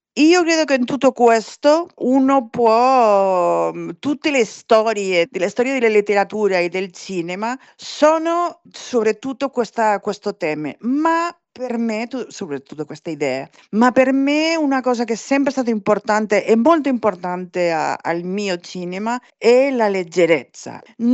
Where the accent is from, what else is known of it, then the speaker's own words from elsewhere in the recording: Barcelona, Catalonia, Spain; Io sono di Barcellona, okay. Ma il mio nonno era francese.